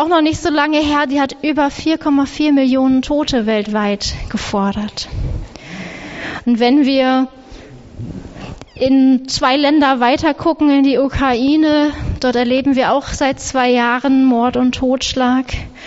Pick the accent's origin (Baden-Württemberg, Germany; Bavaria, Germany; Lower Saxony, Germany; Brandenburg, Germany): Lower Saxony, Germany; Und ich bin ja Ostfriesin, ich finde das, was wir hier oft im Westerwald an Wind haben, gar nicht so schlimm